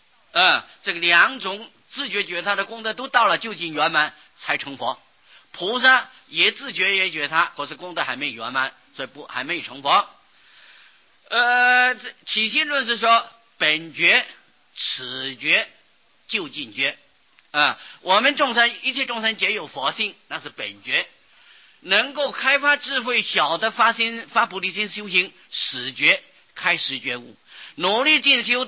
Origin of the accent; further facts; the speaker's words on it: China; 而且我们中国人喜欢简略呀，不喜欢梵文呐，喜欢简略。